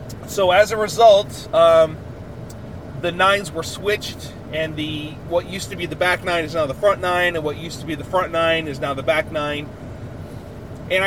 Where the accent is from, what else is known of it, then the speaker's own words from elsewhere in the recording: Sacramento, California, United States; the course has a bit of history in my city. Growing up in Sacramento, for years there was the Big Three golf courses to be able to play